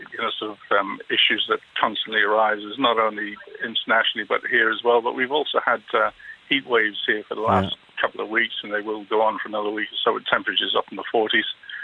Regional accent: Blackrock, Leinster, Ireland; now in Greece; I'm originally from Blackrock in Dublin.

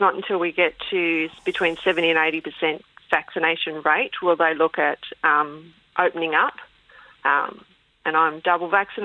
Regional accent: Warrnambool, Victoria, Australia; also born or lived in Gold Coast / Wagga Wagga / Darwin; I've moved all around Australia. I'm from Warrnambool, which is in Victoria at the end of the Great Ocean Road.

